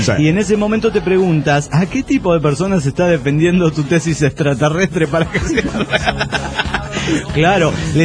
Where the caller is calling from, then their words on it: Cochabamba, Bolivia; de Cochabamba, Bolivia.